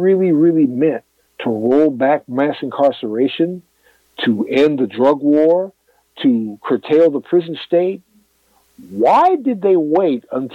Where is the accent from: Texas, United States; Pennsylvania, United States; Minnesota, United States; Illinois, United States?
Illinois, United States; Chicago; I'm originally from Chicago